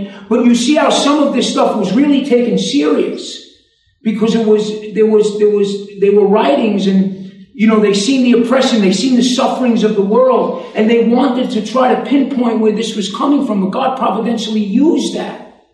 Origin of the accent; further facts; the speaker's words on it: New York, United States; accent: New York accent; Usually, if anything, maybe you can just stay focused because of my accent. Because that's why sometimes people look and you hear a guy in New York accent